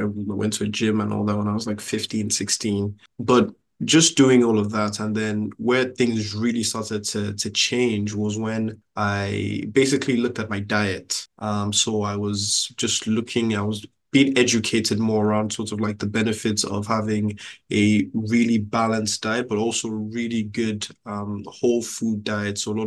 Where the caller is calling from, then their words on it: London, United Kingdom; Sure. I'm calling in from London, the UK.